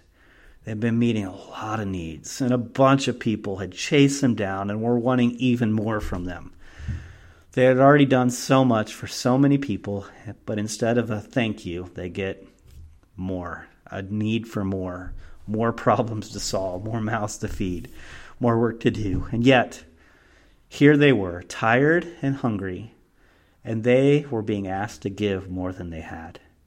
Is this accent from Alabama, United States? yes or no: no; Danville, Illinois, United States; I grew up near Danville, Illinois